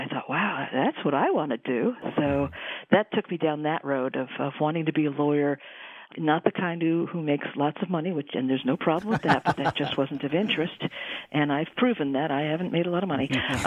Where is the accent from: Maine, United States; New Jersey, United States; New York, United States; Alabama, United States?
New York, United States; New York City; I was raised in New York City, and people actually do walk around blocks and survive.